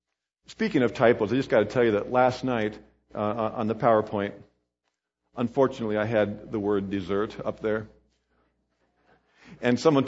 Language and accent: English; Hillsboro, Kansas, United States; You can find out a few things about my hometown of Hillsboro, Kansas, if you go to Wikipedia.